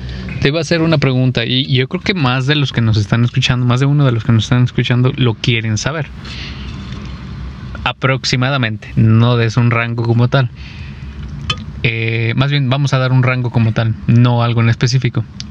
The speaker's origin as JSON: {"language": "Spanish", "country": "Mexico", "said": "porque quieras o no, somos mexicanos, o sea, nuestro trabajo también vale"}